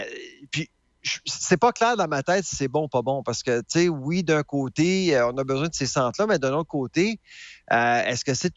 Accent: Canada; parce que moi, je suis Canadien. Au Canada, on a un système public.

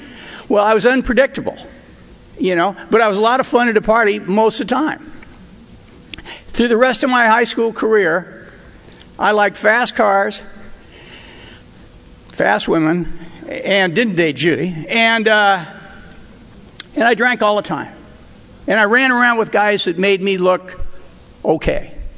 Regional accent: Newport Beach, California, United States; I'm from Newport Beach, so I didn't interact with people.

